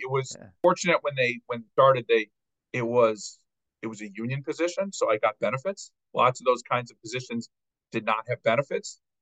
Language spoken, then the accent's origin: English; Highland Park, Illinois, United States; now in Baltimore, United States; So I grew up in the North Shore of Chicago in Highland Park